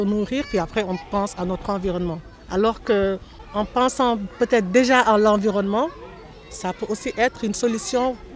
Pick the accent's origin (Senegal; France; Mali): Senegal; Même chez moi, en Afrique, au Sénégal, ils sont en train d'ouvrir les yeux.